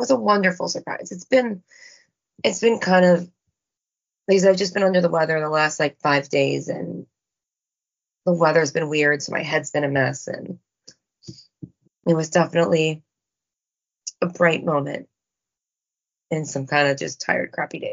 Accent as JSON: {"language": "English", "town": "Cincinnati", "region": "Ohio", "country": "United States", "said": "I'm from Cincinnati and I have such hard feelings about that song."}